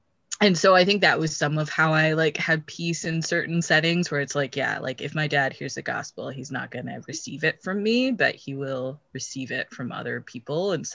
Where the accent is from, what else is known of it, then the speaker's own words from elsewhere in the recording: Canada; like I grew up in Canada, I had all the, you know, benefits and all of that.